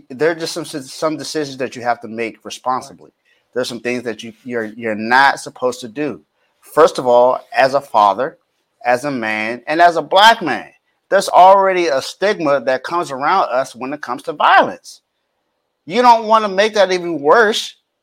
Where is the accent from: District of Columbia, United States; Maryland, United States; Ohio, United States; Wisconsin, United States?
District of Columbia, United States; Washington; I'm a father of two. I have two young boys. I was born and raised in Southeast DC.